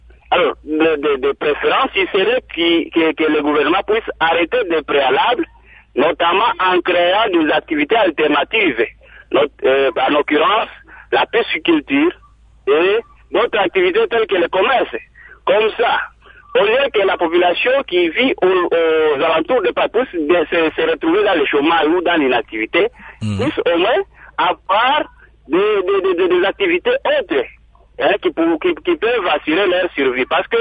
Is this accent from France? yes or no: no; Maniema, DR Congo; nous sommes ici chez nous au Maniema où il y a le parc de l'Omami